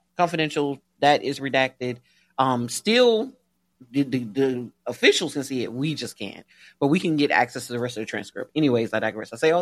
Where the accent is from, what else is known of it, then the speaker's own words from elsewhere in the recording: Alabama, United States; Shout out to my home state, Alabama, for being the racist that it is.